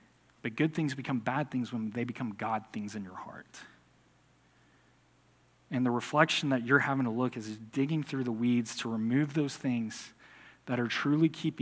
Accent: Harmony, Texas, United States; but I'm a redneck from Harmony, Texas, okay?

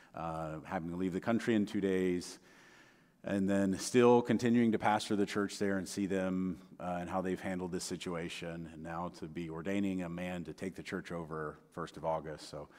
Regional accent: China; as many of you know, I grew up in China and ministered there for many years.

